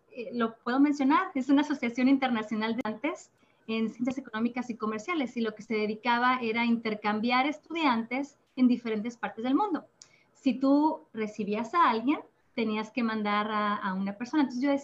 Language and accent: Spanish; Ciudad Juárez, Chihuahua, Mexico; soy de Ciudad Juárez, Chihuahua. Yo vengo de una ciudad fronteriza que es muy diferente al resto de la República.